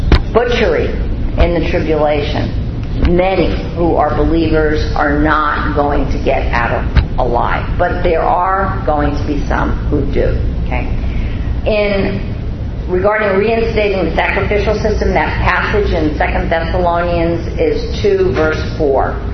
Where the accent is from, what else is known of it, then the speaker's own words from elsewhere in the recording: New York City, New York, United States; Hey, I'm from the Bronx. We didn't do much threshing at all in the Bronx.